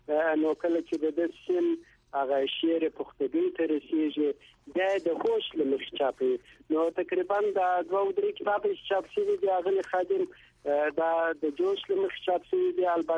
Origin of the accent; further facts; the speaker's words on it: Kandahar, Afghanistan; زه د کندهار اوسیدونکی یم. په کندهار کې مې زوکړه شوې ده